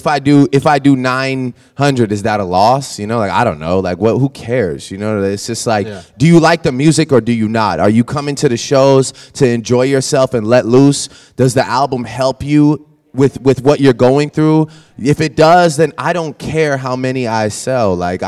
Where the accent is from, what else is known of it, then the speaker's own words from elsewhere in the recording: Canada; I'm the kid from Canada that stays in Canada for real